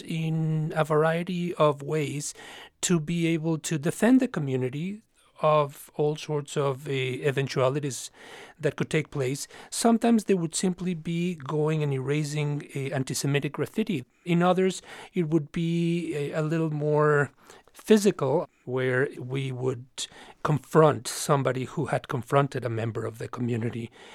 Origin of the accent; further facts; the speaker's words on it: Mexico; now in United States; I grew up in Mexico in the 60s and 70s